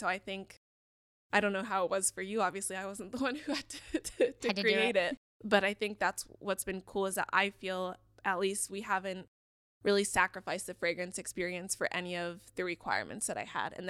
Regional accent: Ohio, United States; Like, where I grew up in Ohio, everyone wanted to smell like the Hollister store.

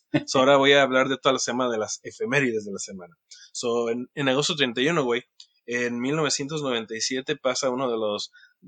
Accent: Guadalajara, Jalisco, Mexico; yo soy de Guadalajara

